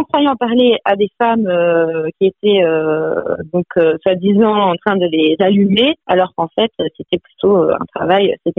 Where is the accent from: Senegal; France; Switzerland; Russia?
Switzerland; moi j'ai grandi en Suisse, donc j'avais jamais même vu un Minitel de mes propres yeux.